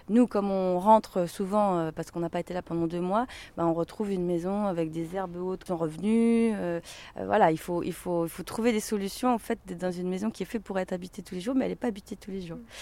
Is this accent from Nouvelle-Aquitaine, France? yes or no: no; Centre-Val de Loire, France; also born or lived in Beauce; Moi, je suis française, mais j'ai grandi en Beauce.